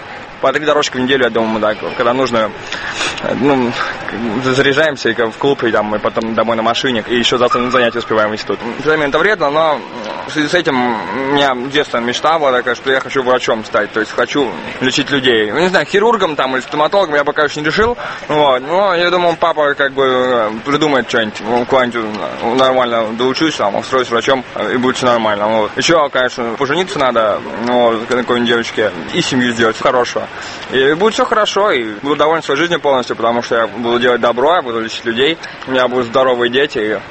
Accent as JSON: {"language": "Russian", "region": "Moscow", "country": "Russia", "tie": "born or raised there", "said": "В Москве хорошо живется, я коренной житель Москвы, родился здесь, вырос."}